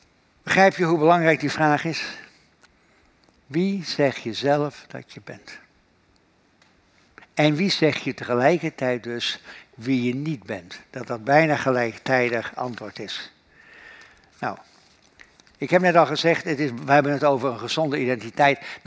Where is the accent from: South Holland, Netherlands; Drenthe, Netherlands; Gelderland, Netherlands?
Gelderland, Netherlands; Wij zeiden bij ons in de Veluwe altijd, het zit in je bloed.